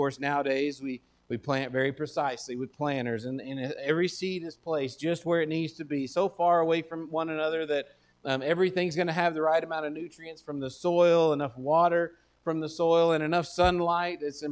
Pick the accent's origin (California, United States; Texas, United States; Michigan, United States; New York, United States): Texas, United States; we grew up in West Texas, and so we saw a lot of this, is that the dirt, it's really dry where I'm from